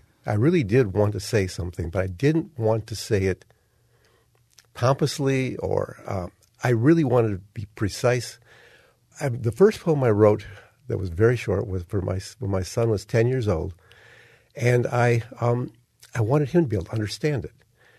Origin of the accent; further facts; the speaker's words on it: Detroit, Michigan, United States; now in Ann Arbor, United States; And you got it. I'm from Detroit. What of it? Yeah, that's the answer. However, I must admit, I've been in Ann Arbor for 26 years now